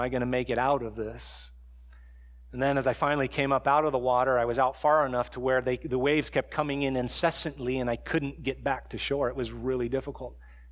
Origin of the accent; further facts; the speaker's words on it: San Diego, California, United States; I never surfed, even though I grew up in San Diego.